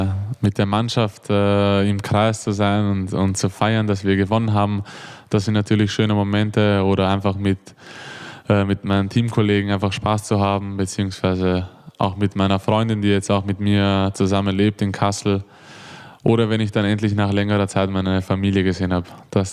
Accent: Vienna, Austria; accent: Viennese; Deswegen freut es mich, wenn ich jetzt wieder ein bisschen meinen Wiener Dialekt habe, weil ich jetzt vom Urlaub gekommen bin.

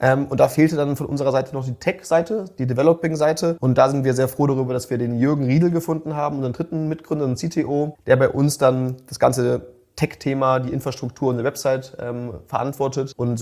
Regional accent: Hamburg, Germany; Ja, also ich bin Deutscher, ursprünglich aus Hamburg.

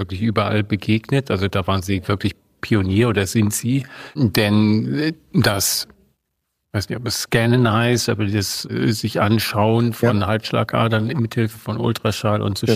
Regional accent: North Rhine-Westphalia, Germany; ich komme ja aus dem Rheinland

